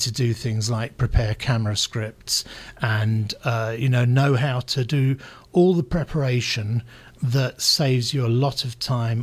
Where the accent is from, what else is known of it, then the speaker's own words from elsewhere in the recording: London, United Kingdom; I'm from London, but I wasn't from the middle of London where everything happens. I was, you know, I was born and brought up in the suburbs. I lived in a different suburb.